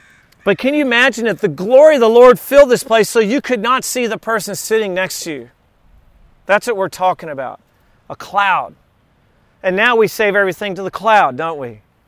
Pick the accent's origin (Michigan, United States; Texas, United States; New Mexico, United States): Texas, United States; I'm from South Texas and we had a hunting lease.